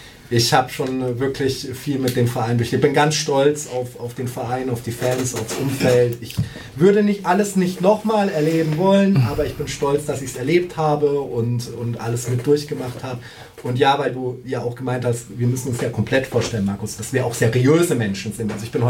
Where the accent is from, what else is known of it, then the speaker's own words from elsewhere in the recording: Munich, Bavaria, Germany; born there; now in Mannheim, Germany; ich bin 2002 ja erst nach Mannheim gezogen. Ich bin ja eigentlich gebürtiger Münchner